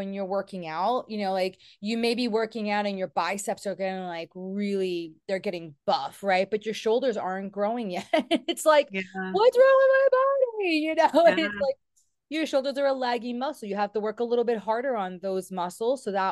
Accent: New York, United States; Sorry, I am from New York.

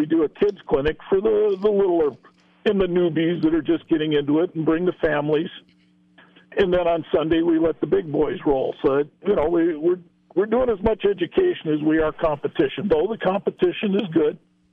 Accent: Minot, North Dakota, United States; Well, originally out of Minot, North Dakota.

